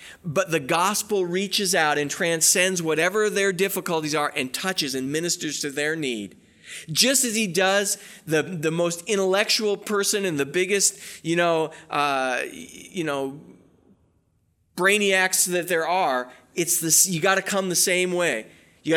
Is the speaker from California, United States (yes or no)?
yes; California, United States; And we grew up in Southern California.